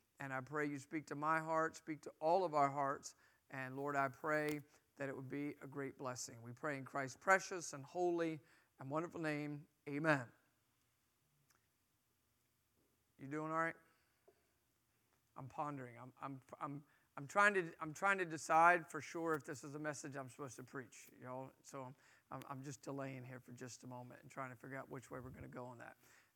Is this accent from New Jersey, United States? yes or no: yes; New Jersey, United States; And I am from New Jersey, hallelujah, the promised land. And I'm 54 years old.